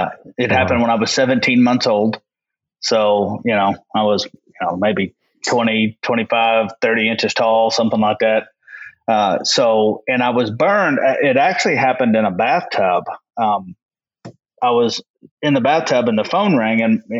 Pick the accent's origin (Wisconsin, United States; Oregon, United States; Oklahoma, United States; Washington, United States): Oklahoma, United States; El Reno; Yep. Born and raised in El Reno, Oklahoma.